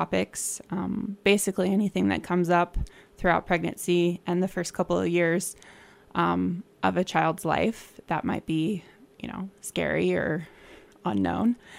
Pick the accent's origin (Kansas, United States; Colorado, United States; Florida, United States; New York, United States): Colorado, United States; Silt; I did. I'm from Silt, born and raised.